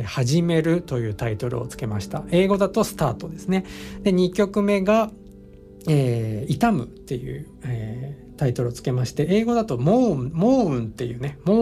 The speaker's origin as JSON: {"language": "Japanese", "region": "Chiba", "country": "Japan", "tie": "born or raised there", "said": "僕地元が千葉市の稲毛区なんですけれども"}